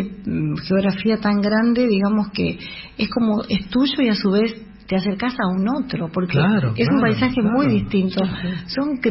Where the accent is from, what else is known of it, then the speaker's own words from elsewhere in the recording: City Bell, Buenos Aires Province, Argentina; yo soy de Citibel, La Plata